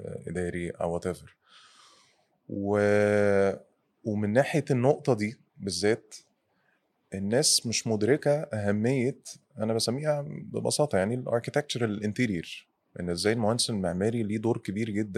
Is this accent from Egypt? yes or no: yes; Egypt; إحنا عندنا في مصر بقى في الناس ممكن تروح حتت